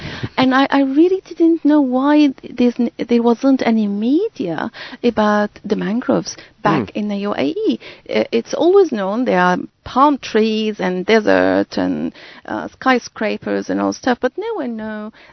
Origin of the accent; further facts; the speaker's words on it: Larnaca, Larnaca District, Cyprus; now in United Arab Emirates; I mean, I'm from the Mediterranean. My family town is close to Turkey and Cyprus. Larnaca, where I got married.